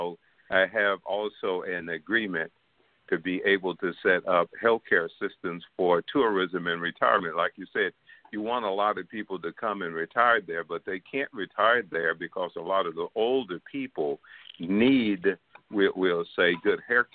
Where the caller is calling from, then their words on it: Canada; I'm calling from Canada. I'm calling from Canada.